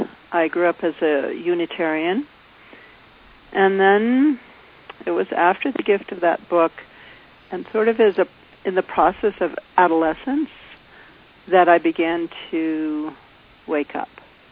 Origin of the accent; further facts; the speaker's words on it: New Hampshire, United States; also born or lived in Maine; Well, I grew up in New England, born in Maine, and then from 8 years on, grew up in New Hampshire.